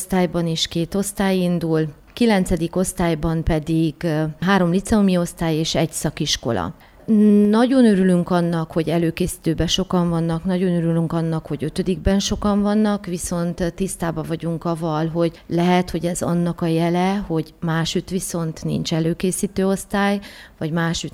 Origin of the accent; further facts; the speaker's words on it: Sălaj, Romania; now in Arad, Romania; én nem itt születtem, én Szilágy megyéből származom, nagyon úgy érzem, hogy ehhez a közösséghez tartozom.